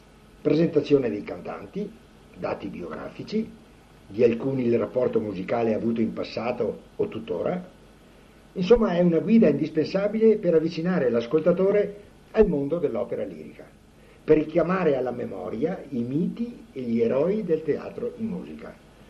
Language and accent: Italian; Sacile, Friuli-Venezia Giulia, Italy; Sono nato a Sacile il 31 maggio 1929, il terribile anno tra il 28 e il 29 del grande freddo, che molte persone, speriamo in età avanzata, si ricordano ancora. E abito a Sacile.